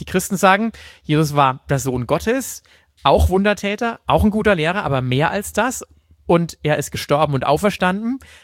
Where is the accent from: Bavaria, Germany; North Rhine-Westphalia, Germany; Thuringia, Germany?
Bavaria, Germany; Hof; weil in Hof, wo ich herkomme, kann man das nicht operieren